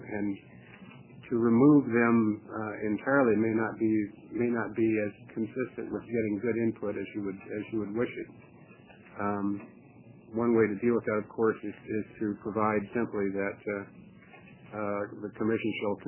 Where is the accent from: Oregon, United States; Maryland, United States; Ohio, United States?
Oregon, United States; Milton-Freewater; and I'm from Milton Freewater. Just to clarify how far off I'm coming from.